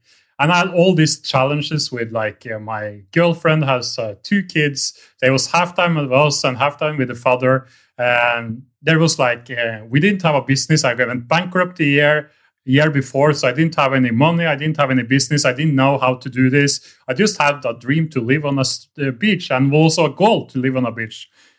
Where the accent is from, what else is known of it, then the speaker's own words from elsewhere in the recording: Norway; moved away as an adult; now in abroad; Moved there because I'm from Norway, so I was didn't feel I was fitting in the Norwegian society